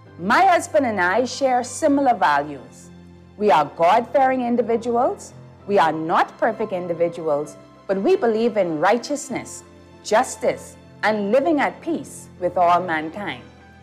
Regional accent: Nassau, New Providence, Bahamas; Bahamians, I knew this from my early years growing up in the Baines and Grantstown community, where I completed my preschool, primary, and secondary education

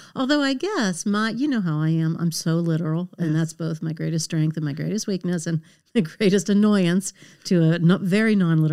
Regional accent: Pittsburgh, Pennsylvania, United States; I was being born and growing up in Pittsburgh, I had no experience with whitewater rafting until I came out and met your family out in Oregon.

